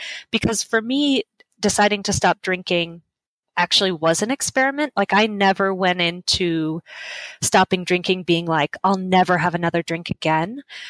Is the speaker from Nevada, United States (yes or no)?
yes; Las Vegas, Nevada, United States; And I started a website in my hometown of Las Vegas dedicated to kind of mindful, simple, alcohol-free living.